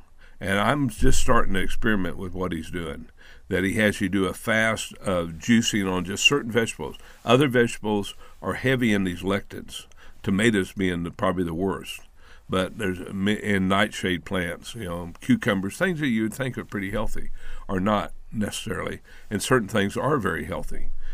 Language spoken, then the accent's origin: English; Woodward, Oklahoma, United States; I grew up in Woodward, Oklahoma, and there was a lot of wheat farms around there.